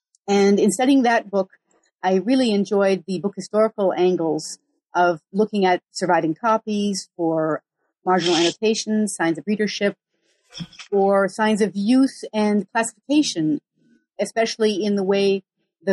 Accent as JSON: {"language": "English", "region": "Geneva", "country": "Switzerland", "tie": "born or raised there", "said": "And I grew up in Geneva, Switzerland, where the moment of greatest world historical significance was probably the 16th century."}